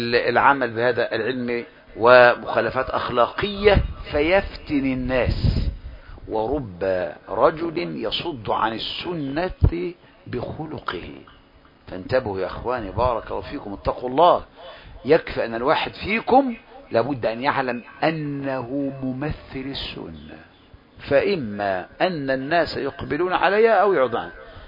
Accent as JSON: {"language": "Arabic", "country": "Egypt", "said": "خصوصا عندنا في مصر"}